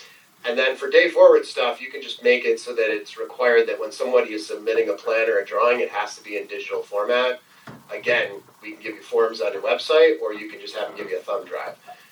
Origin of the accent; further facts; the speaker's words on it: New York, United States; here in New York is like, and I'm sorry, I'm from New York